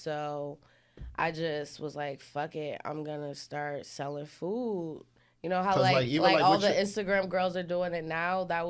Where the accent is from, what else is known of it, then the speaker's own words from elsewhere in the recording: Piscataway, New Jersey, United States; The suburbs and like up Piscataway.